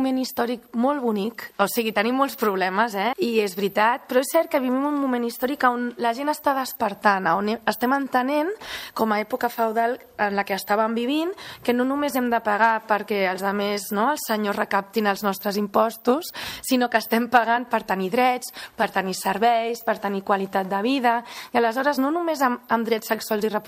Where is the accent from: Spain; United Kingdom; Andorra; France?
Andorra; Jo sóc andorrana i a mi em molesta que la gent no pugui votar, no?